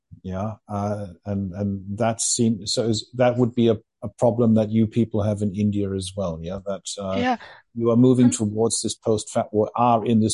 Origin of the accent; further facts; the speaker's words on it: Iran; I'm from Iran